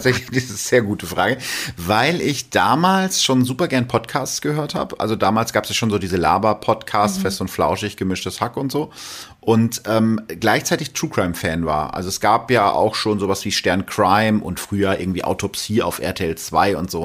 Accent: North Rhine-Westphalia, Germany; Ein Fettvermischer, sagt man bei uns in Ostwestfalen.

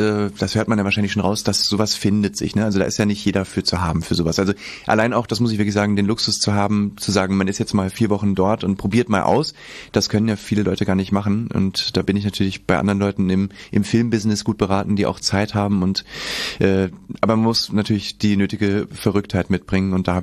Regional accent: Hesse, Germany; also born or lived in Giessen / Mainz / Berlin; In Hessen bin ich aufgewachsen und bin dann so immer schrittweise in größere Städte, also erst nach Gießen zum Studieren, dann nach Mainz, dann nach Berlin, und jetzt bin ich aber wieder aus der großen Stadt zurück aufs Land.

